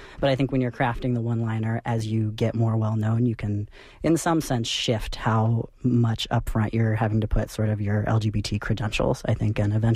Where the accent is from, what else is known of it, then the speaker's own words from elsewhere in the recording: Richmond, Virginia, United States; So when I talk about being from Virginia, I grew up in Richmond, which is the capital of Virginia.